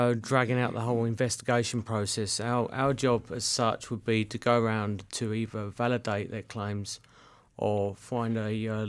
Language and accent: English; England, United Kingdom; I obviously tell by my accent I was brought up in England.